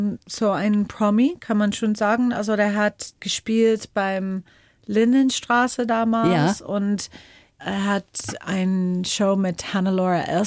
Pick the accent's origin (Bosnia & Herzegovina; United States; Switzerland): United States; Seattle, Washington; German is a second language; also born or lived in Germany; dass ich in Deutschland gewohnt und gelebt habe, 12 Jahre lang, und eigentlich stamme ich aus Seattle, Washington